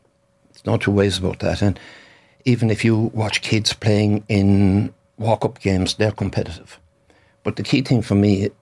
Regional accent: Tallaght, Leinster, Ireland; But look, growing up in Tallaght was phenomenal because of Ned Powell predominantly.

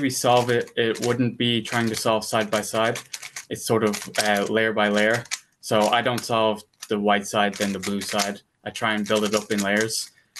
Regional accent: Ireland; I was the fastest Irish person.

